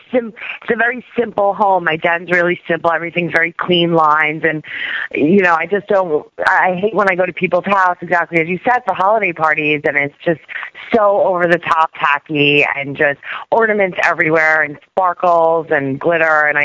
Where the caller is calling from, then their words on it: Roslyn, New York, United States; I'm calling from Roslyn, New York.